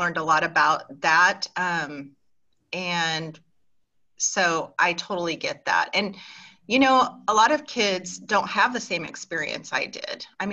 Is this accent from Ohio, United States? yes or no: no; Compton, California, United States; born there; I know. I am. I was born in Compton, California. And, you know, obviously that was quite a few many years ago. So it sounds really funny and really good now, but I was born in Compton.